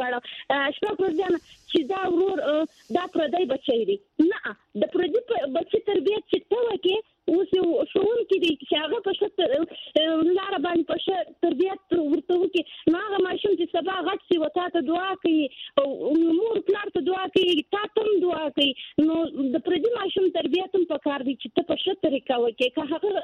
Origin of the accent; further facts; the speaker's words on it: Afghanistan; زه افغانی یم